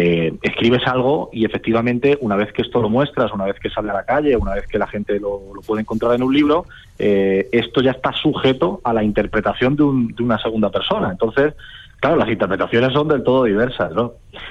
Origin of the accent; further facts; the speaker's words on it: Talavera de la Reina, Castilla-La Mancha, Spain; Soy de Talavera, soy nacido y criado en Talavera de la Reina y orgulloso talaverano.